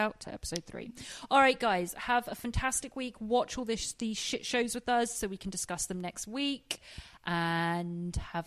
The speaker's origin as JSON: {"language": "English", "region": "England", "country": "United Kingdom", "lives_now": "Los Angeles, United States", "said": "because I'm English and I live in LA."}